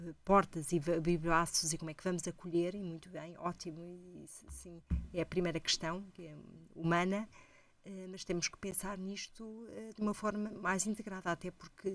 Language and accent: Portuguese; Portugal; obviamente agora enquanto portuguesa, não é, fico muito mais entusiasmada e contente